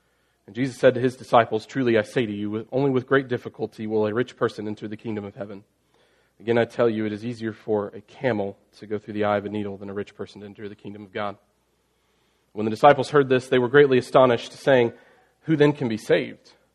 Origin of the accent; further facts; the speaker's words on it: Mountain Grove, Missouri, United States; It was really the only thing that mattered in my hometown. And so every little kid grows up wanting to be a Mountain Grove Panther, Panther football, star football player.